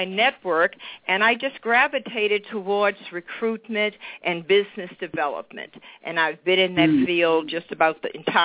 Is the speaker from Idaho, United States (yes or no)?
no; Richmond, Virginia, United States; Well, I came to Massachusetts from Richmond, Virginia, and I've always kind of been in the space.